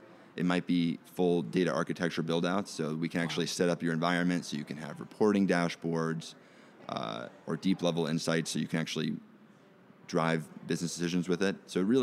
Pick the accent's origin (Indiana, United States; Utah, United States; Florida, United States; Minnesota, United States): Florida, United States; Orlando; I actually just moved back to Orlando, Florida. So as it turns out, I'm in my hometown right now.